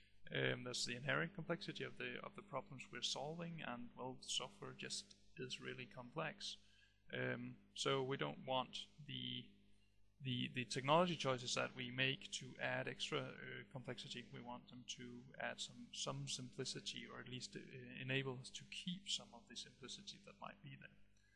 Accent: Denmark; which is situated in Denmark, where I'm also at right now. I'm from Denmark, I'm a Dane.

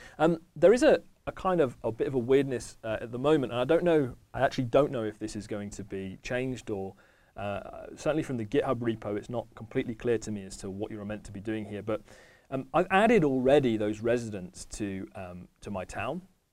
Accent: Corby, East Midlands, United Kingdom; So I've got Corby, which is my hometown, and I'm going to give an arbitrary rating of 10 out of 10. I don't live in Corby anymore

